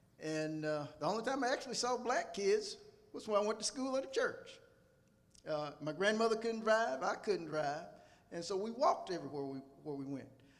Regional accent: Mount Olive, Mississippi, United States; Because I grew up in Mount Olive, Mississippi, and the closest family to me was probably a mile away

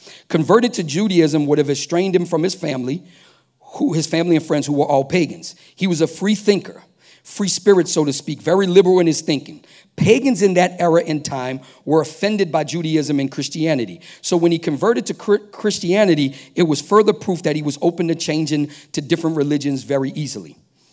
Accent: New Orleans, Louisiana, United States; Now, I'm from New Orleans, and I can speak to the difficulty of living in New Orleans.

